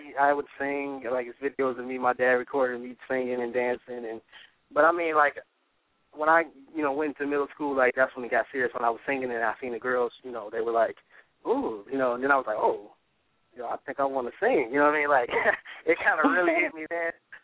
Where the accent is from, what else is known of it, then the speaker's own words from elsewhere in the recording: Detroit, Michigan, United States; And being that I'm from Detroit, a lot of that Motown influence is in me